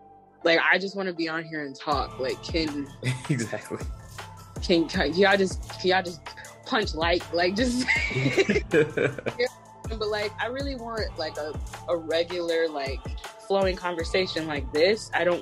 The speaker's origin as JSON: {"language": "English", "region": "Indiana", "country": "United States", "said": "because originally I'm from Indiana"}